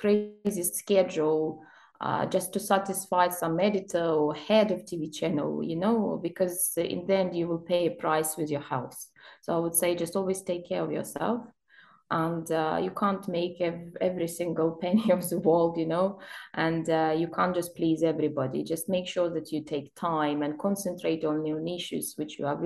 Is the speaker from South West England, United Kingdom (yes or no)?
yes; South West England, United Kingdom; why do I have to care about their culture? I'm Cornish myself.